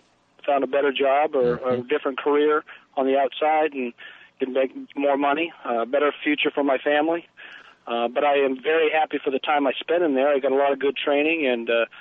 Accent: Indianapolis, Indiana, United States; I'm actually traveling through Erie. I'm from Indianapolis, Indiana.

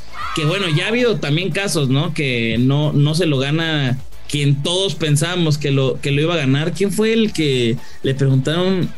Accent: Mexico; Yo soy muy mexicano.

